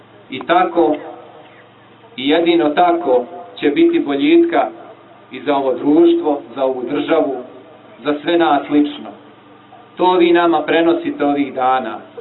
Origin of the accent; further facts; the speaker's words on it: Paštrovići, Montenegro; born there; a ja sam rođen u Paštrovićima, a kao monah sam tek postao hercegovac.